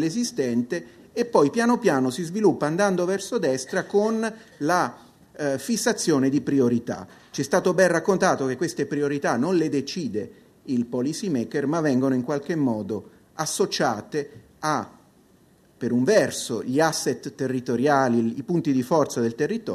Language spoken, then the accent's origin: Italian; Tuscany, Italy; io vengo dalla Toscana, mi diletto di questi paesaggi